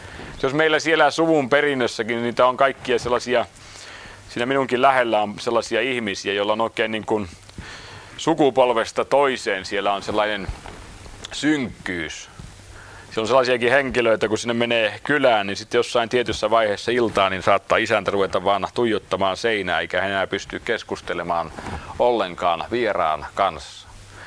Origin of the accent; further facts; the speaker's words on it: Tavastia, Finland; kun olen hämäläinen